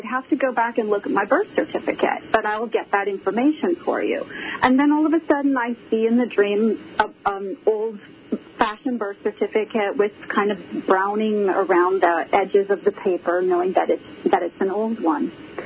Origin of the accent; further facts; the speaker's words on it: St. Paul, Minnesota, United States; Well, J.J. Hill is actually lived in my hometown in St. Paul, Minnesota